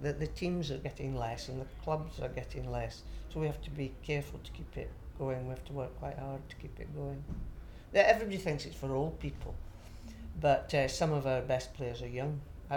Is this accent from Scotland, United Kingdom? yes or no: no; Blackburn, North West England, United Kingdom; I'm 68 and I'm from Blackburn in Lancashire.